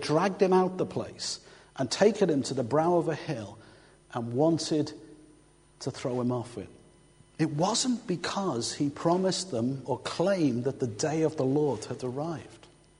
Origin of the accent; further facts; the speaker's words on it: Liverpool, North West England, United Kingdom; In my hometown of Liverpool, it's been a privilege and a struggle to play a small part